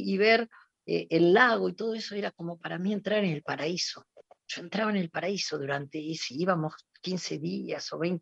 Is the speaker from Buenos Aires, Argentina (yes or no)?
yes; Flores, Buenos Aires, Argentina; also born or lived in Mercedes, Buenos Aires Province; Yo nací en Mercedes, provincia de Buenos Aires, pero vivía en Flores, y los fines de semana y los veranos los pasaba en mi pueblo, ¿no?